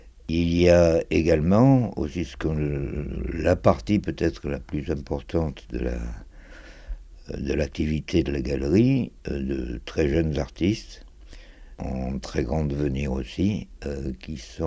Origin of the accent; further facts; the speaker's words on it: Marseille, Provence-Alpes-Côte d'Azur, France; Alors pourquoi Marseille ? D'abord parce que je suis marseillais et que je vois pas comment j'aurais pu faire ça ailleurs.